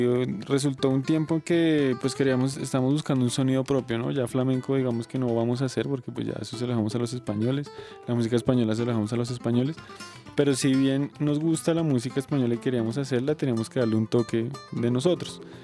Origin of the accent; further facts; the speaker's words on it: Bogotá, Colombia; todos somos rolos.